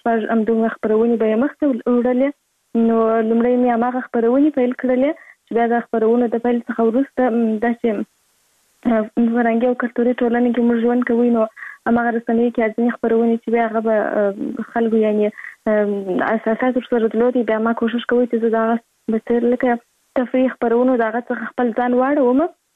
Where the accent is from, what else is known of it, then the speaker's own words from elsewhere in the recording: Kandahar, Afghanistan; born there; زه په کندهار ولایت کې زیږیدلی یم او اوس په فعال هم په کندهار ولایت کې اوسېږم.